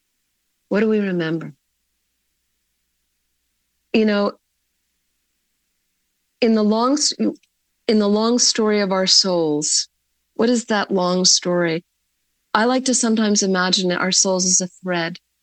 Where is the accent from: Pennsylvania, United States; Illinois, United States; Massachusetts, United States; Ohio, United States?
Massachusetts, United States; Marion; also born or lived in Cambridge; I grew up in Marion. You know what I mean? Like, I was also born in a hospital called Mount Auburn Hospital in Cambridge that abuts one of the biggest cemeteries in New England.